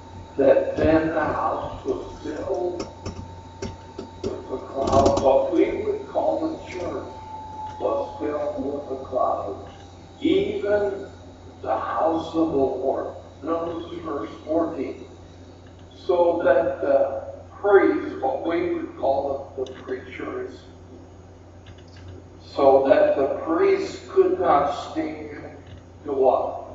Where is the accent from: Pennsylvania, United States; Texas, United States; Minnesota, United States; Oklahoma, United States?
Oklahoma, United States; I met my wife in Bible college. She was from Indiana, and I was from Oklahoma.